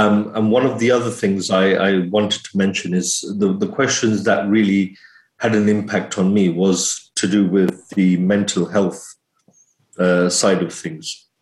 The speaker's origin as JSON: {"language": "English", "country": "India", "said": "Being an Indian, being a Muslim, being an Asian, being part of this society in Leicester"}